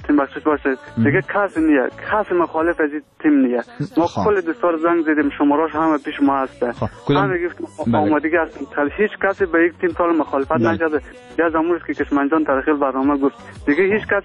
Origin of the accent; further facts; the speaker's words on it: Afghanistan; ما شما افغان هستیم